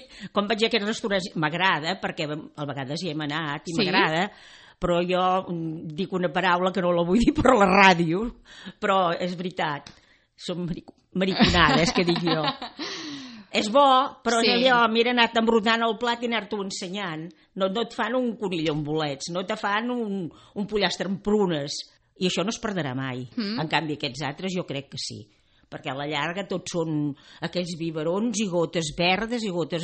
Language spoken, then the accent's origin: Catalan; Sant Cebrià, Catalonia, Spain; now in Calella, Spain; De Sant Cebrià.